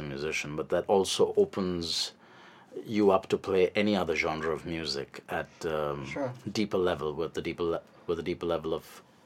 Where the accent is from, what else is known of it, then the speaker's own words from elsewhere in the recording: Bangalore, Karnataka, India; also born or lived in Mumbai; Well, I was living in Bombay for about 8 years. Mm-hmm. I'm originally from Bangalore. And I moved there for the music